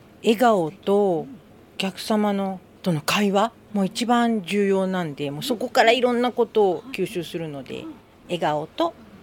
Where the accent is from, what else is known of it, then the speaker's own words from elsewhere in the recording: Fujisawa, Kanagawa, Japan; 私は藤沢に生まれてもう数十年一度も藤沢を離れたことがないんですね。